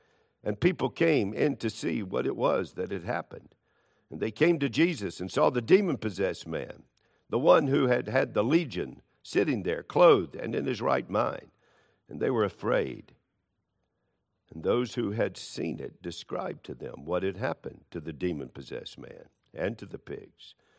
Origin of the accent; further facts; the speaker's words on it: Charlotte, North Carolina, United States; When I was growing up in Charlotte, "Don't go on the other side of Independence Boulevard.